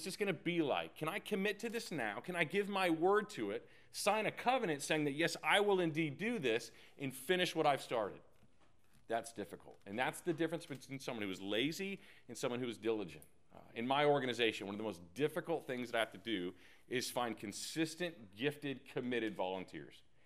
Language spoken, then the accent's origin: English; Texas, United States; I'm from Texas.